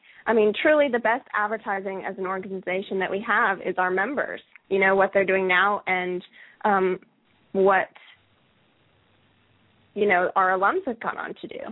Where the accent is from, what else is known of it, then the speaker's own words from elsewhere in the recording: Montana, United States; also born or lived in Virginia; now in London, United Kingdom; I am from Montana, and moving to Virginia was a bit like a foreign country when I first went there.